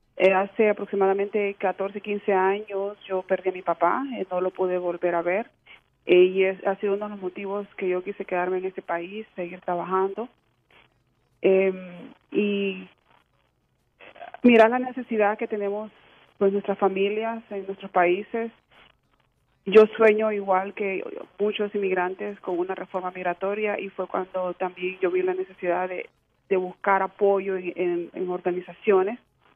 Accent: Honduras; now in United States; Sí, yo soy hondureña, como mencionaste anteriormente. Llegué a este país en el 1996. Y sí, desde entonces pues vivo en el sur de la Florida.

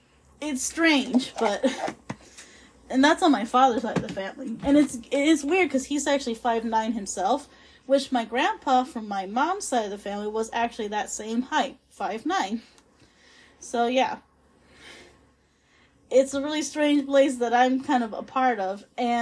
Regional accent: California, United States; also born or lived in Las Vegas; I'm an out-of-state born Californian who grew up all my life here in the state of California, but was born in the most sinful city on earth, which is Las Vegas.

